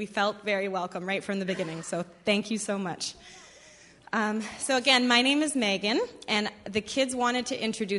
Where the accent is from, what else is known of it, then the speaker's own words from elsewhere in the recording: Victoria, British Columbia, Canada; now in Bangkok, Thailand; I grew up in Victoria, so an island girl at heart, even though I'm living in Bangkok, Thailand now, which is a city of over 10 million people